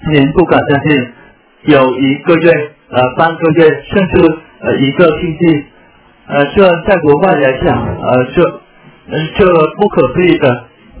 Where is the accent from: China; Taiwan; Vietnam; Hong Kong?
Vietnam; Chinese is a second language; 我是越南人。您知道越南吗？